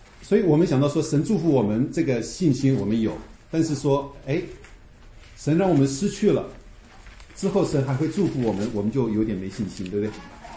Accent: China; 人为刀俎啊，我们中国人有这样讲的哈

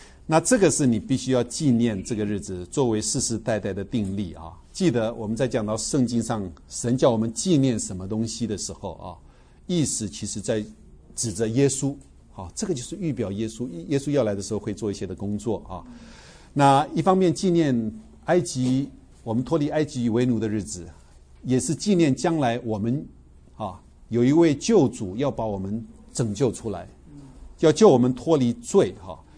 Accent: China; 我中国人喜欢吃，特喜欢吃的

